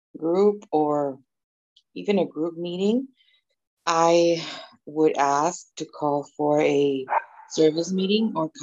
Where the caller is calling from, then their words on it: Mexico; I'm calling from, I'm connecting from Mexico.